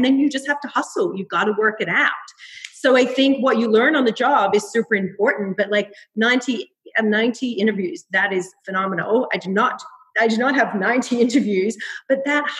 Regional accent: Australia; And as an Aussie, like I don't know where it's from, but we really do have a give it a go attitude.

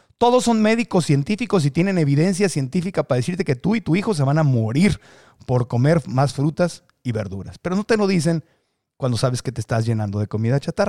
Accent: northern Mexico, Mexico; accent: northern Mexican; Bueno, yo tengo acento mexicano del norte, más bien. Soy más norteñito.

